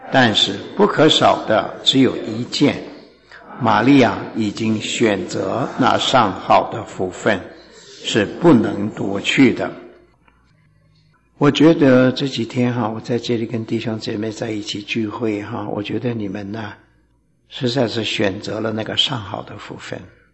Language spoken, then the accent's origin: Chinese; China; 正如我们中国人说哈，学无止境这样